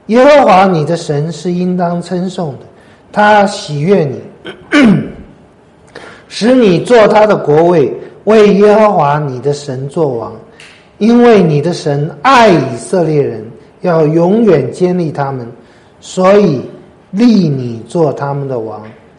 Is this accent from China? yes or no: yes; China; 我们中国人说，外行看热闹，内行看门道。